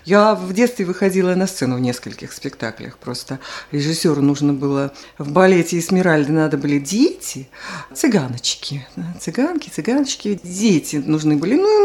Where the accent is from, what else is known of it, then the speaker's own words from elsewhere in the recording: Belarus; moved away as an adult; also born or lived in Moscow; Вот я была из Беларуси